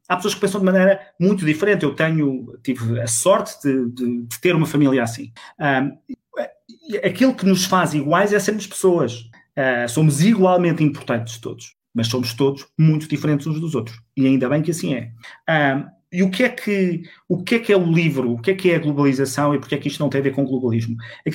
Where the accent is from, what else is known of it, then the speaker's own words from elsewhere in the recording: Portugal; É como que dizer que a nossa identidade, como portugueses